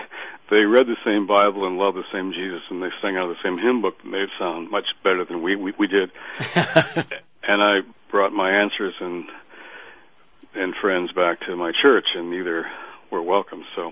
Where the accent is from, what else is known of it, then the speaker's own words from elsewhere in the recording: Detroit, Michigan, United States; all the pain and suffering in my hometown of Detroit and so many other places will have been in vain.